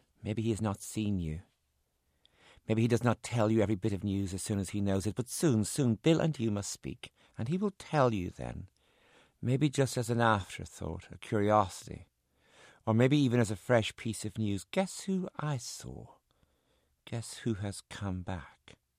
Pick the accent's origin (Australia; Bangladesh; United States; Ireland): Ireland; I'm Irish, and I lived a while in San Francisco